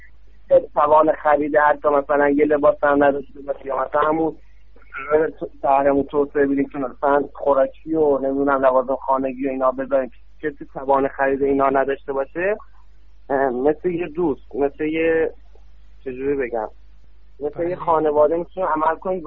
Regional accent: Kazerun, Fars, Iran; تو شهر خودمون کازرونم را بندازیم یه دونه

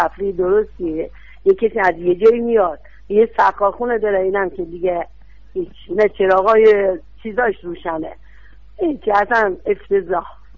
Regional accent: Yazd, Iran; من خودم بچه یزدم، بچه 32 سال اینجا.

